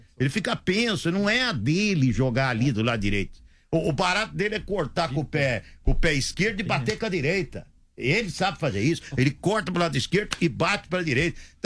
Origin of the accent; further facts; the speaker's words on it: Sorocaba, São Paulo, Brazil; Eu sou Zona Leste de Sorocaba. É pior.